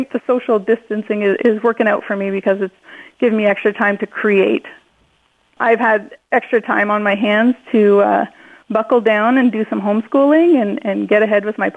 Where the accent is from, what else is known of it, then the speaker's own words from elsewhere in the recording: Kirkland Lake, Ontario, Canada; now in Field, Canada; No, I was born and raised in Kirkland Lake.